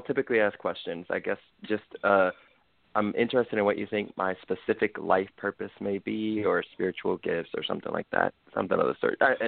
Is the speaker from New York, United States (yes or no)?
yes; New York City, New York, United States; now in Austin, United States; I'm from New York City, but I'm in Austin, Texas right now.